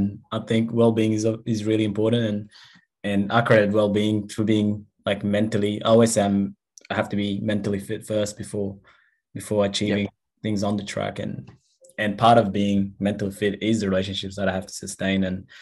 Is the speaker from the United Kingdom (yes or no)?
no; Australia; and I'm Indigenous Australian.